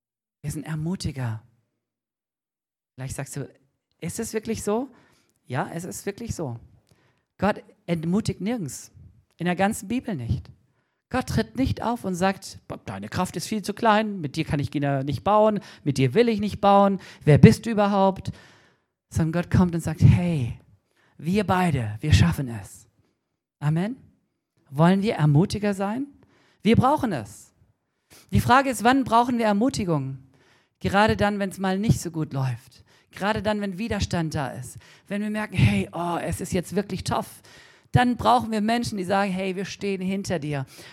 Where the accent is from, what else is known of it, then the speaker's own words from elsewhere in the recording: Germany; Und mir ist aufgefallen, dass wir sind Deutsche, die allermeisten von uns.